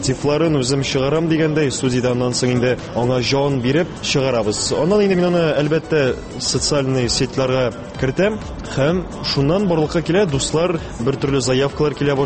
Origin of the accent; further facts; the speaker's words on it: Almetyevsk, Tatarstan, Russia; Беренчедән, үземнең туган ягымда Әлмәт шәһәрендә мин алып баручы буларак та мине беләләр.